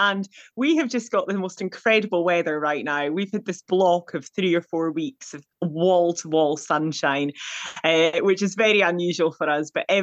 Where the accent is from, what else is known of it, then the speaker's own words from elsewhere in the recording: Scotland, United Kingdom; I'm from the Highlands of Scotland. So I have plenty, like we always had plenty of rivers to swim in, you know, close to the sea, close to mountains